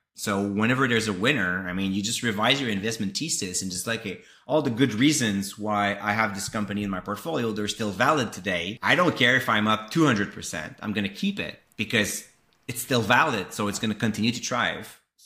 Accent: Canada; accent: French; Even though I'm Canadian, even though I have that weird French accent, I do cover US stocks.

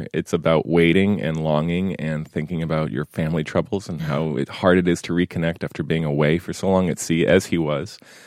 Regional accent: San Diego, California, United States; having been the product of a Navy family and growing up in San Diego all my life.

